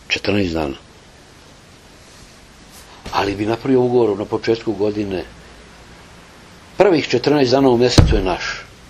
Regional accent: Belgrade, Serbia; moved away; ja sam iz Beograda otišao 77.

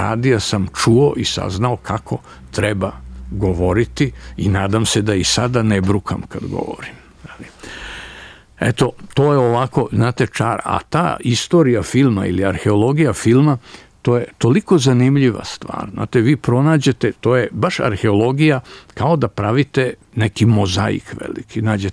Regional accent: Belgrade, Serbia; pa sam kao stariji Beograđanin, neću da kažem star Beograđanin

